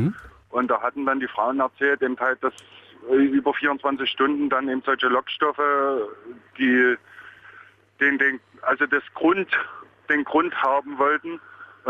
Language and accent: German; Chemnitz, Saxony, Germany; man verdient das bei uns im Osten überhaupt nicht mehr richtig. Wie gesagt, ich komme aus dem Chemnitzer Raum.